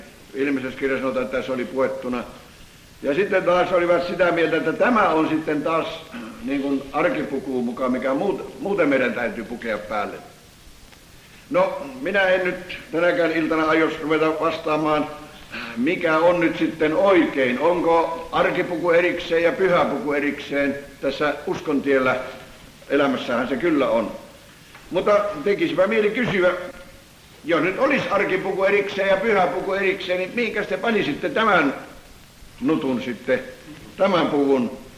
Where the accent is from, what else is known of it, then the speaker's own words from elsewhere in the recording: North Savo, Finland; Niin kuin tuolla kotipuolessani eräs vanha